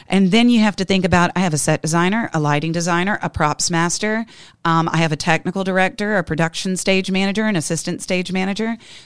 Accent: Montgomery, Alabama, United States; also born or lived in Opp, Alabama; I'm originally from around Montgomery, Alabama. Well, I take that back. I was born in Opp, Alabama.

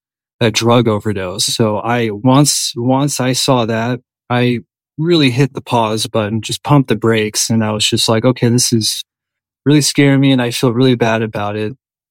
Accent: Portland, Oregon, United States; So I grew up in Portland, Oregon. I recently just moved away from there.

